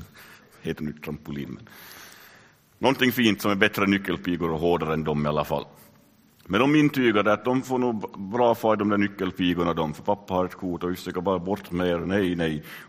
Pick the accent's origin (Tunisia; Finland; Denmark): Finland; now in Sweden; inte känner mig alls finne, så tar jag upp mitt körkort och mitt pass och står det, jag är ännu finsk medborgare.